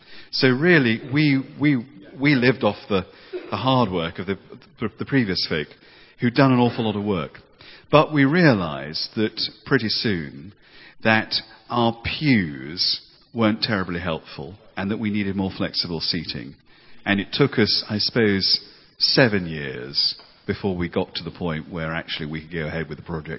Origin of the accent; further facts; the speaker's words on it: Worthing, South East England, United Kingdom; also born or lived in Wembley; Well, I was, before I was brought up in Worthing, I was actually born in Wembley, in the London Borough of Brent, to a girl who was 17 years old. She was from a Southern Irish family.